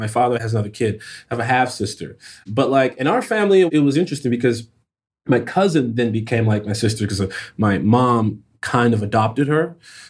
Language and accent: English; Chicago, Illinois, United States; also born or lived in Glen Ellyn, Illinois; I am from Chicago. However, Google or Wikipedia or whoever the hell decided that I'm not.